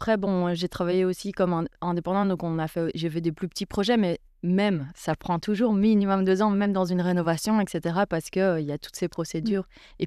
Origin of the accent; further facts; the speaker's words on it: Brussels, Brussels-Capital Region, Belgium; Je suis née à Bruxelles, bruxelloise donc, et j'ai fait des études d'architecture.